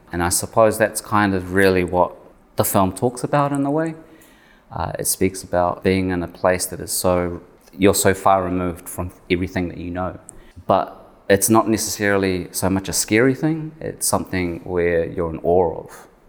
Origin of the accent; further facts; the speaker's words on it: North Island, New Zealand; also born or lived in Samoa; I hail from Ngāti Maniapoto, King Country in North Island, as well as the villages of Makawai and Wailua in both, one in Upolu, one in Savai.